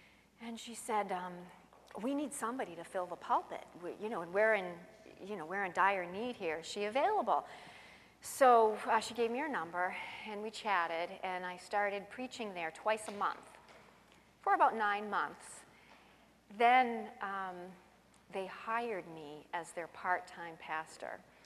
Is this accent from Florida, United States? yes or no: no; West Billerica, Massachusetts, United States; So I grew up in West Billerica on a street called Pequot